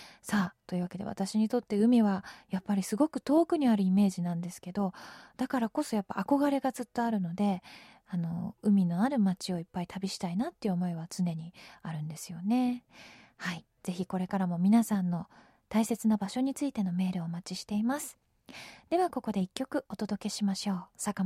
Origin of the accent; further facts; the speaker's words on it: Tokyo, Japan; born there; 私はまあ東京生まれなので、東京湾はありますけれども、海っていうとやっぱりちょっと遠出して千葉とかまで行ってっていうのが小さい頃からのイメージなので